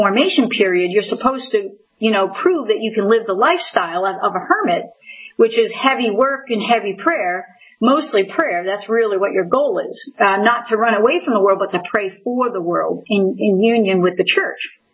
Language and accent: English; Spencer, Massachusetts, United States; And I ended up going right back to my hometown, which was Spencer, Massachusetts, and stayed with my uncle and aunt for about 3 months or so.